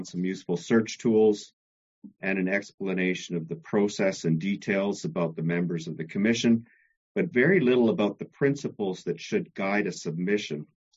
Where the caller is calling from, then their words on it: Vernon, British Columbia, Canada; I am reporting from Vernon Monashy, and my concerns relate to that constituency.